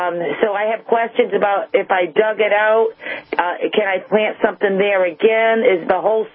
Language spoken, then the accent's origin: English; Milford, Massachusetts, United States; I'm from Milford, Mass., not Milford, Connecticut.